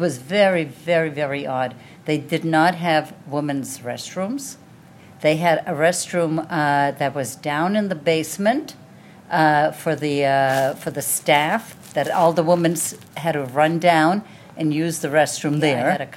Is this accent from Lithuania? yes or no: yes; Lithuania; Yes, it was quite amazing because I'm from Lithuania